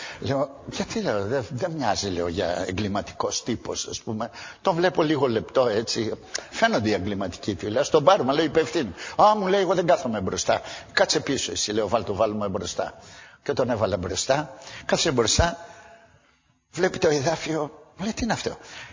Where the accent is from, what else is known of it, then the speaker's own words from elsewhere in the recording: Santorini, South Aegean, Greece; Μια άλλη φορά γύριζα από το χωριό μου, από τη Σαντορίνη